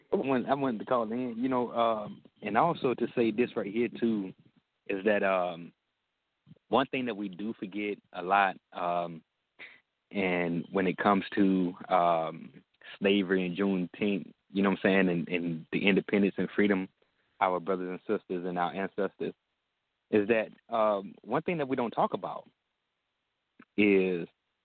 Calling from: Texas, United States; I'm calling from Texas right now.

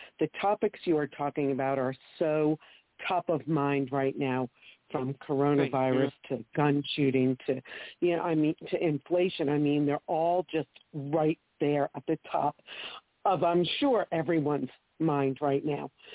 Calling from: New Jersey, United States; I'm calling from New Jersey

